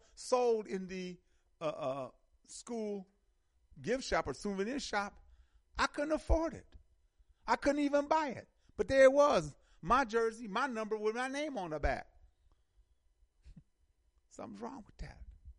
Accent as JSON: {"language": "English", "town": "Milwaukee", "region": "Wisconsin", "country": "United States", "said": "I'm from Milwaukee, and I always love Marquette"}